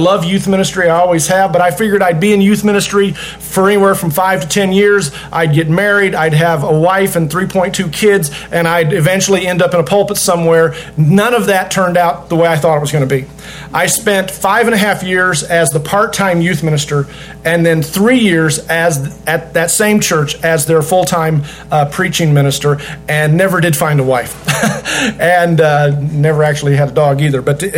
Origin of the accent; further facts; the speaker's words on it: Oklahoma City, Oklahoma, United States; When I grew up in South Oklahoma City, my dad was the preaching minister of the Draper Park Christian Church all the time that I was growing up.